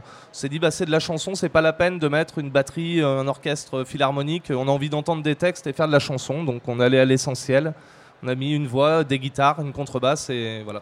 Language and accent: French; Saint-Julien-Molin-Molette, Auvergne-Rhône-Alpes, France; Voilà, on vient de Saint-Julien-Molin-Molette. Vous connaissez Saint-Julien-Molin-Molette? Il y a bien que dans la Loire qu'on connaît Saint-Julien-Molin-Molette.